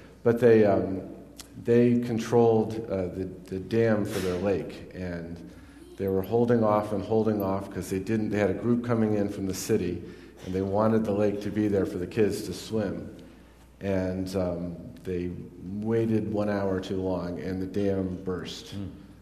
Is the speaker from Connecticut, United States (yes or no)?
yes; Ivoryton, Connecticut, United States; We moved to Iverton when I was in second grade. So I mostly grew up there, so that's what I think of as my hometown.